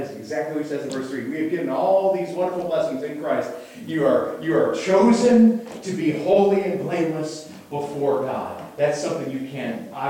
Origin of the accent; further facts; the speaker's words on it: New York, United States; You can tell I'm from New York.